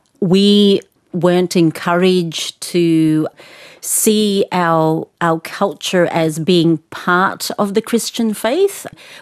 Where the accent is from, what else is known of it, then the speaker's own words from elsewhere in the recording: Lautoka, Western Division, Fiji; I grew up in the Pacific, and specifically the island of Fiji and the western side of the bigger island of Fiji, which we call Vitilevu, in a town called Lotoka. My people are Rutuman, they are Polynesian